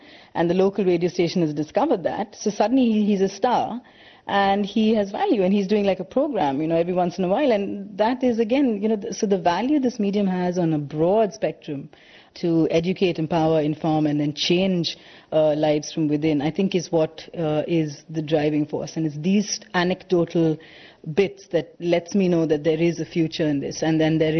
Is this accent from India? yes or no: yes; India; I'm very passionate about my home country.